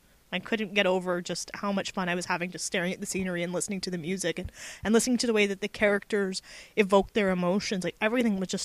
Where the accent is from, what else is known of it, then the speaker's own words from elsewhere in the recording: Scotland, United Kingdom; little Scotch girl who has no desire to be like all the other little Scotch girls, which I appreciate being Scottish myself.